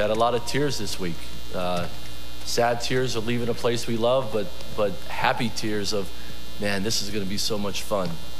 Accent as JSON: {"language": "English", "region": "Pennsylvania", "country": "United States", "tie": "born or raised there", "said": "I'm 2 hours away. I grew up in Schuylkill County."}